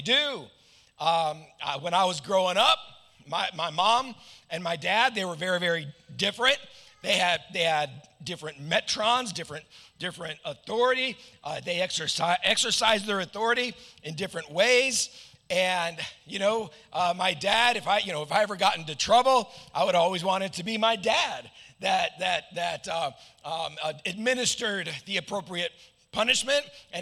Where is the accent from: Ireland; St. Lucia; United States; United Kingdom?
United States; Omaha, Arkansas; also born or lived in Chicago, United States; We moved from Chicago to Omaha, Arkansas. You know, millions of people to 191 people in Omaha, Arkansas.